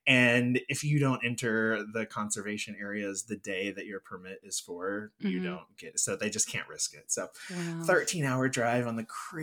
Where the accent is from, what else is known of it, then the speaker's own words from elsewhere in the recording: United States; it's also complicated to travel there, at least as an American, because our money goes so far there.